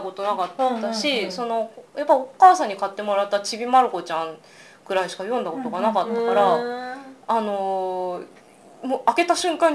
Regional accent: Mie, Japan; also born or lived in Ibaraki; 生まれは三重です。うん、で、あの父の仕事で一時茨城にいて、うん、で、あの小学校4年生の時に戻ってくることになったんですけれども

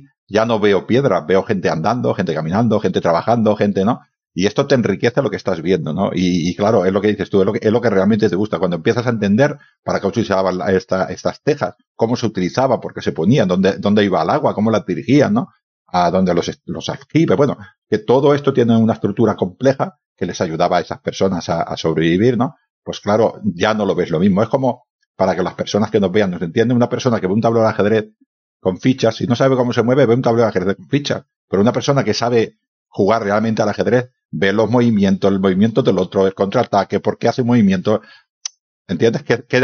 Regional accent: Badalona, Catalonia, Spain; yo soy de Badalona y en Badalona tenemos un museo que está en los sótanos de un edificio

